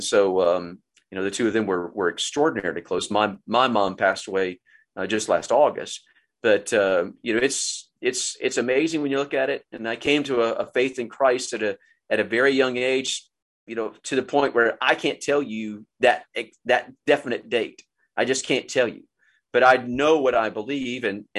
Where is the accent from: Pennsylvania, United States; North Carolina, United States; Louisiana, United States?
North Carolina, United States; Montreat; also born or lived in Atlanta; I was born in Atlanta, but I call Montreat, North Carolina, home. My folks built a house in Montreat in 1962.